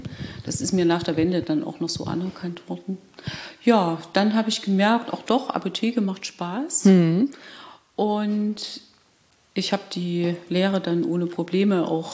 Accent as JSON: {"language": "German", "region": "Thuringia", "country": "Germany", "tie": "born or raised there", "said": "Ich bin eine Pfarrerstochter, aufgewachsen in Thüringen."}